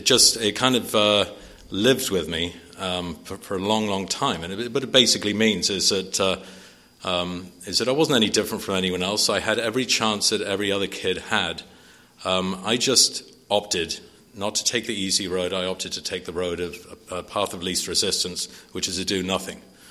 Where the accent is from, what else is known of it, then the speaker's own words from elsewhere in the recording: Wales, United Kingdom; I grew up as a British guy, and I've been sober 26 years now